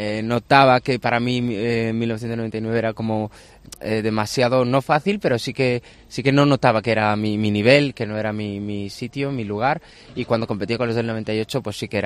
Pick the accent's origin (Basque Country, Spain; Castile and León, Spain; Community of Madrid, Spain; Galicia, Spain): Galicia, Spain; yo me crié en dos sitios de Galicia y el primero sobre todo éramos un conjunto de casas ahí dispersas que han agrupado para llamarlos de una forma determinada, ¿no? Se llama Linteiros